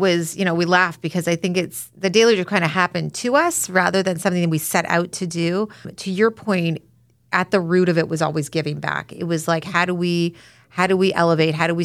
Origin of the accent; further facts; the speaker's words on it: Toronto, Ontario, Canada; I grew up in Toronto